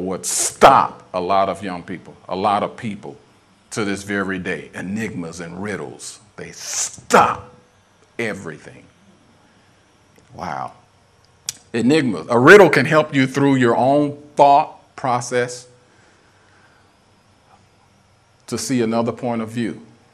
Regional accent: St. Louis, Missouri, United States; I remember growing up in St. Louis, Missouri, and sometimes there were people whose lives were out front at church.

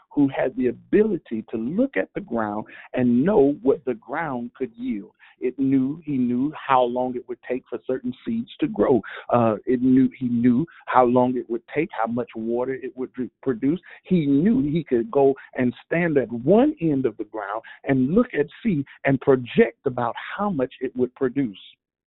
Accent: Florida, United States; I'm from Florida.

